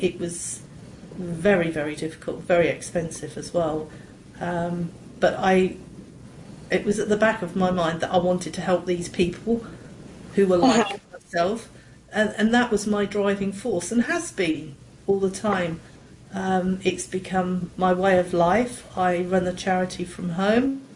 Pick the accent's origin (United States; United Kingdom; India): United Kingdom; England; I'm from England